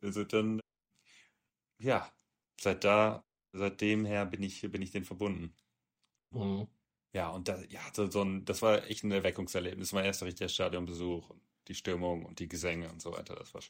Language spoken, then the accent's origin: German; Bielefeld, North Rhine-Westphalia, Germany; ja, wir kommen aus Bielefeld.